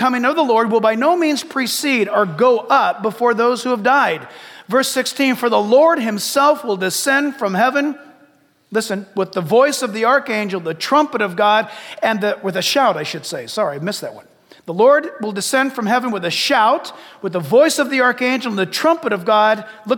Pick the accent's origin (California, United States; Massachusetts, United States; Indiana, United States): California, United States; San Diego; born there; I was born in San Diego, and Los Angeles is the place of issuance.